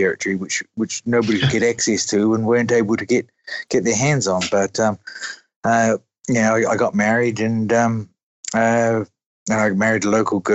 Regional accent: New Zealand; born there; I was born in New Zealand. My grandparents on my mother's side came from Scotland

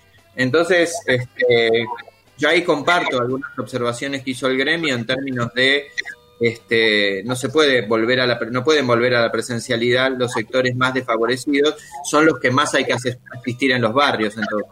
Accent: Argentina; yo la siento como argentino en general

